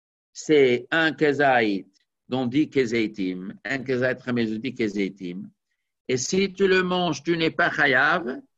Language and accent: French; Switzerland; Non, moi, je suis suisse.